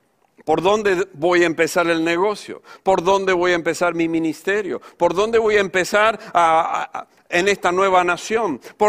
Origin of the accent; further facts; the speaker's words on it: Argentina; En mi país, en Argentina, en mi ciudad, conformábamos un equipo de profesionales y hombres de negocio dentro de la iglesia.